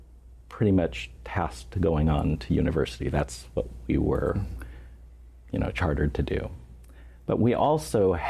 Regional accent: Seattle, Washington, United States; born there; I'm Chinese American. Mm-hmm. I was born in Seattle.

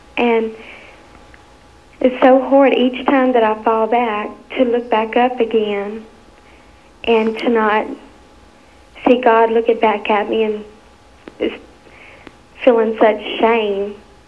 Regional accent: Lake Charles, Louisiana, United States; I'm from Lake Charles.

